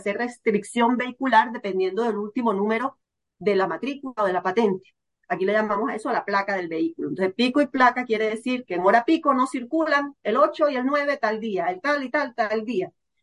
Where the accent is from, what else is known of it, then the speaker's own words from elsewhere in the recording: Cartagena, Bolívar, Colombia; cuando lo conocí hace 8 años que me vine a vivir de vuelta a mi tierra